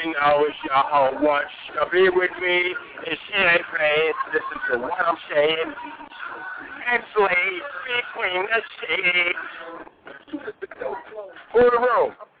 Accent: New York, United States; I'm from New York.

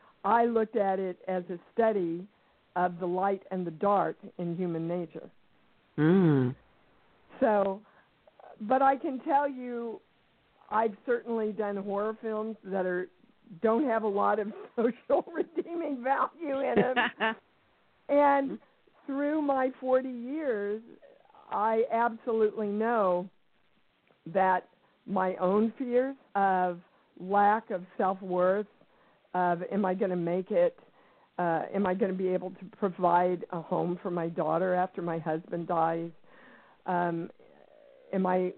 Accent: Kansas, United States; I came from Kansas from a very poor background.

